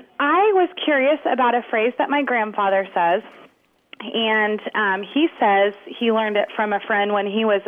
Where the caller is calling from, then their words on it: Dallas, Texas, United States; I'm calling from Dallas, Texas.